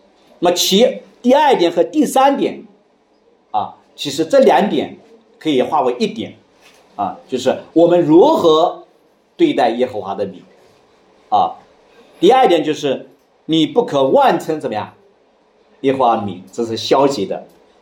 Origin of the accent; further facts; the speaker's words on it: China; 那么我们中国人起名字，现在的起名干什么，都带一点诗情画意